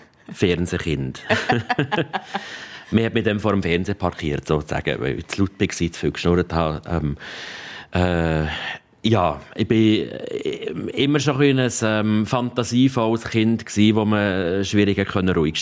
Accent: Jegenstorf, Bern, Switzerland; Ich bin in Jägisdorf aufgewachsen. Das ist ziemlich in der Mitte zwischen Bern und Solothurn, wo es ein schönes, herziges Schloss hat. Für die, die es kennen. Ja, also ein Berner Kind.

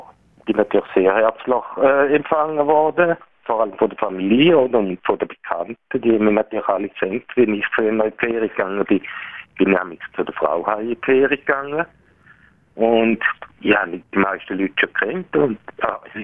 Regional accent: Switzerland

